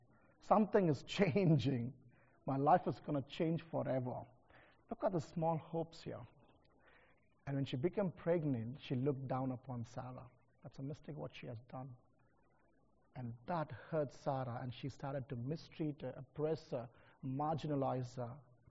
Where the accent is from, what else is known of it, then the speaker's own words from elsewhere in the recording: India; because I come from India